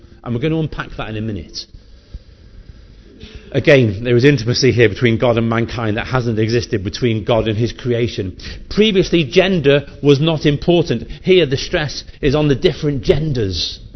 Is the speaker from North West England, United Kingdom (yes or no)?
yes; North West England, United Kingdom; It's because we're from South Cheshire, you see, that's what we do.